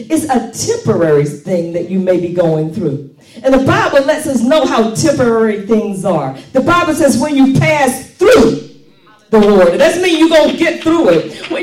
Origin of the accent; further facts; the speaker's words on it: the South, United States; I talked a little different because I was from the South.